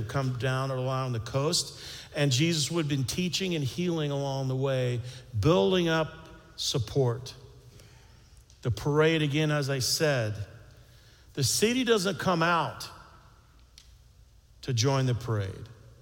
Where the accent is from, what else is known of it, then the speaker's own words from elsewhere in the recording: Texas, United States; Now, I want to tell you, I grew up in the South, not in the South of Judea, but South Central Texas.